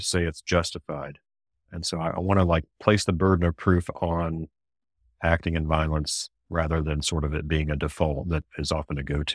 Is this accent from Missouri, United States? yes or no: yes; Kansas City, Missouri, United States; I grew up in Kansas City, so I'm a Chiefs fan